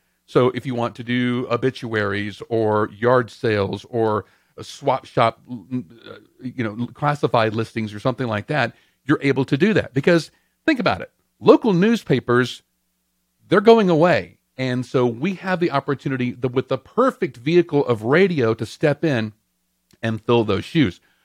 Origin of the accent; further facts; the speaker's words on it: Louisville, Mississippi, United States; like my hometown of Louisville, Mississippi